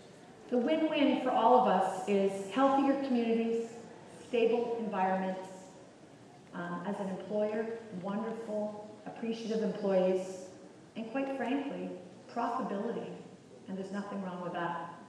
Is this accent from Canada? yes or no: yes; Canada; I'm from Canada.